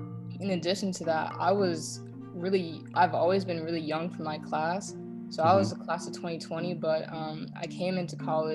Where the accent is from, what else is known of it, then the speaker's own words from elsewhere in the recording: Maryland, United States; I'm home from the West Coast. I'm originally from Maryland.